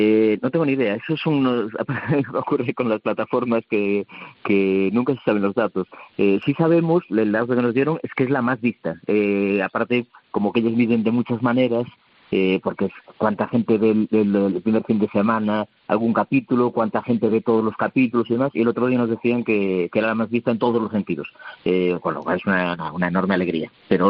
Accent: Galicia, Spain; inicialmente la pensamos para hacerla en Galicia. Nosotros somos gallegos.

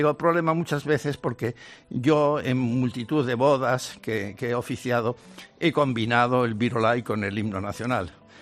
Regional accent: Bilbao, Basque Country, Spain; Yo, como bilbaíno, los bilbaínos hemos pertenecido a la corona de Castilla, pues es también mi tierra.

